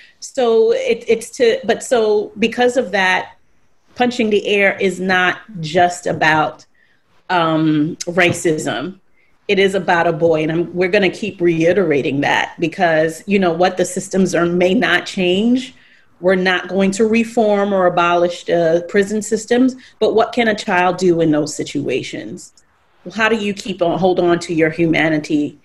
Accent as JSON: {"language": "English", "town": "New York City", "region": "New York", "country": "United States", "tie": "born or raised there", "said": "So we grew up in New York City. So while I watched a Central Park Five case play out in elementary school, before that, there were other incidences."}